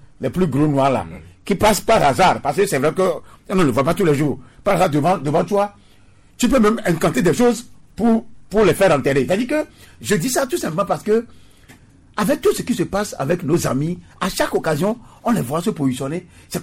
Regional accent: Togo; Nous sommes Togolais et on est là.

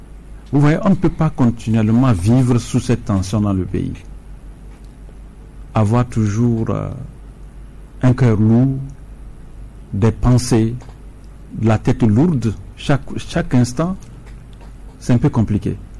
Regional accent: Togo; Vu le poids de la souffrance que nous traversons actuellement en tant que Togolais

